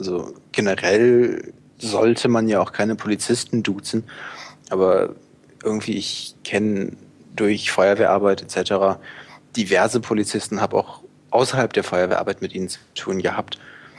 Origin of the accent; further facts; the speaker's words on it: Bremen, Germany; now in Hamburg, Germany; Also ich muss dazu sagen, ich bin im Großraum Bremen aufgewachsen und wohne jetzt im Großraum Hamburg.